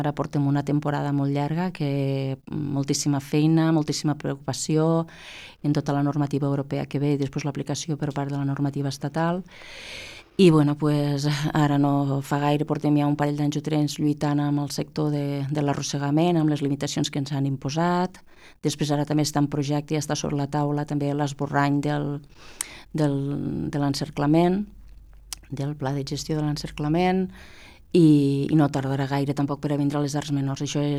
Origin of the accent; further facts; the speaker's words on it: Amposta, Catalonia, Spain; Soc d'Amposta, sí.